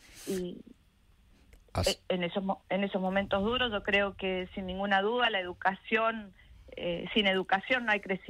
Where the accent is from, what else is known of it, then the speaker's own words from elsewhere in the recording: Argentina; Soy una fanática de la Argentina. Me gusta vivir acá, dar la batalla en la educación para aquellos que menos tienen... Y trabajar desde el empresariado y desde el lugar que me toque desde mi país.